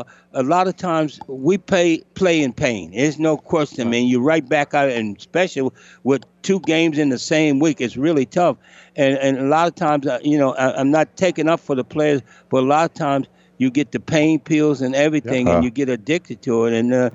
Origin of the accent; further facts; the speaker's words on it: Maryland, United States; accent: Maryland; That's my Maryland accent.